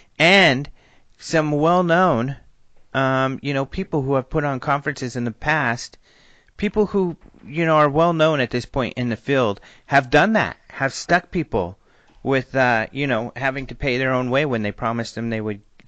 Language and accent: English; Denver, Colorado, United States; I loved it because I'm a Broncos fan. I'm from Denver.